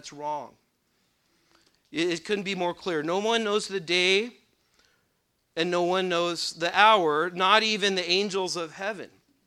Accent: California, United States; I've never seen fire like that, and I'm from California.

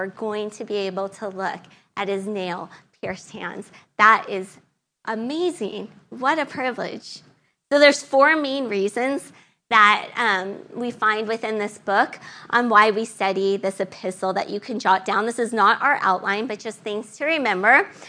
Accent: California, United States; I grew up in California. I'm from California, and some of you know that there's a term there.

